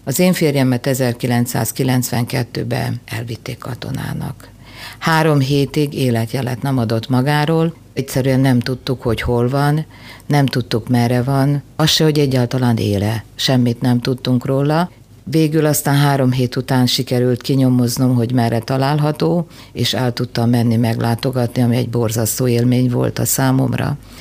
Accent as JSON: {"language": "Hungarian", "town": "Magyarkanizsa", "region": "Vojvodina", "country": "Serbia", "tie": "born or raised there", "said": "Magyar kanizsai vagyok, ott születtem, és az életem 46 évét ott töltöttem. Magyar Kanizsán jártam óvodába, általános iskolába."}